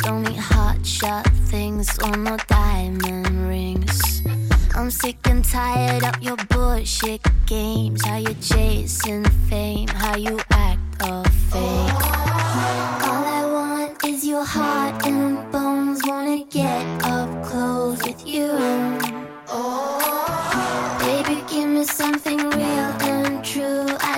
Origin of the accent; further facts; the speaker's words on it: Karlstad, Värmland, Sweden; Men jag kommer ju ifrån Karlstad och uppväxt typ i en ishockeyhall.